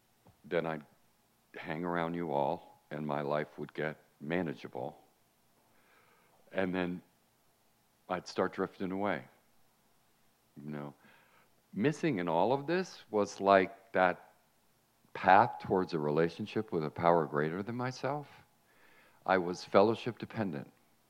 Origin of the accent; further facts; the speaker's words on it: Miami Shores, Florida, United States; Okay, now I'm from Miami Shores. It's, you know, right next to Miami, a cosmopolitan city. And you know, I'm a beach guy, and I grew up water skiing and fishing and all of that.